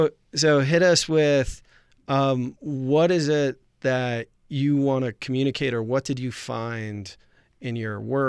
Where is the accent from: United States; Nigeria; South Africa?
United States; Buffalo, New York; she was the editor-in-chief of my hometown Buffalo News back in the day